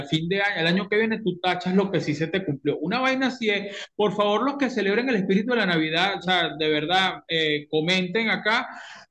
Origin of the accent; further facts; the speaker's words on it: Venezuela; porque yo soy de Venezuela